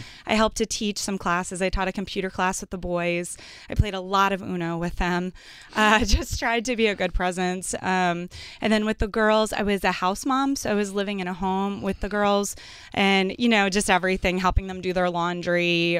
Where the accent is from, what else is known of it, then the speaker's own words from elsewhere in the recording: Denton, Texas, United States; Well, I was born and raised in North Texas, of all places. And so I hadn't really seen much of the world. Denton, Texas.